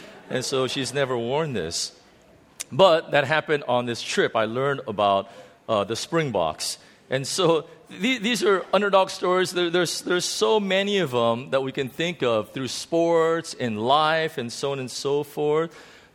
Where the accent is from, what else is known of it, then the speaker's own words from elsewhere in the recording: United States; but as an American, I'm so tempted to say Leicester